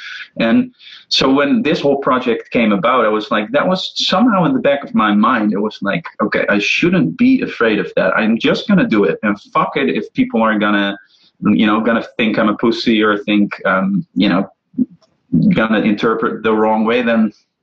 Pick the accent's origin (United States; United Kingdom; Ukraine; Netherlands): Netherlands; We all do in Holland, right? We're from Holland.